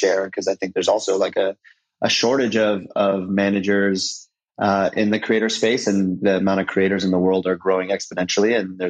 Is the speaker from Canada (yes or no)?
yes; Toronto, Ontario, Canada; My background is I am Canadian. I'm from Toronto.